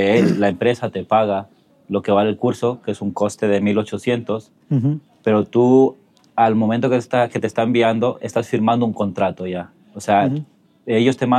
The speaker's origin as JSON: {"language": "Spanish", "country": "Ecuador", "moved": "yes", "lives_now": "Barcelona, Spain", "said": "yo soy de Ecuador. Bueno, llevo aquí viviendo 24 años ya en Barcelona."}